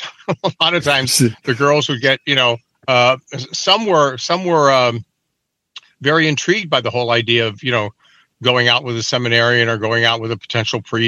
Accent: Chicago, Illinois, United States; Yeah, we're a typical Northwest Side Polish-German family. Grew up, around Portage Park, actually right across the street from Chopin Park.

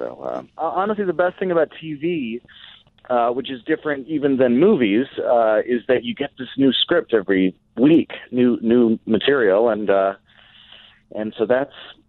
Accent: Minneapolis, Minnesota, United States; even though I'm kind of from the Midwest. I spent my teen years in Minneapolis.

